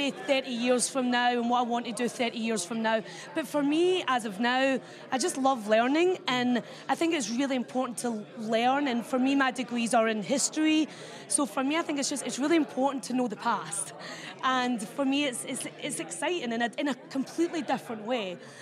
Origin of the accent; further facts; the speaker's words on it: Scotland, United Kingdom; I'm from Scotland, husband's from Ireland